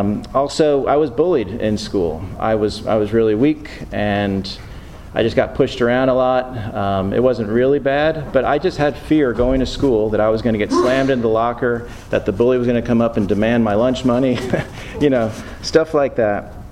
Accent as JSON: {"language": "English", "town": "Rye", "region": "New York", "country": "United States", "tie": "born or raised there", "lives_now": "Atlanta, United States", "said": "I am living in Atlanta, and I've been there for 30 years, but I grew up in New York. I moved around a lot. I had 5 major moves by the time I was 10 years old, but I grew up in a small town outside of New York City called Rye, New York."}